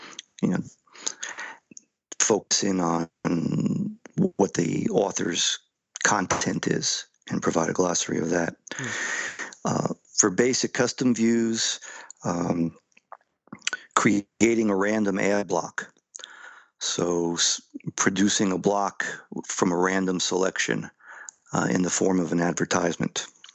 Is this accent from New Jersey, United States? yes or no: yes; New Jersey, United States; And I'm originally from New Jersey.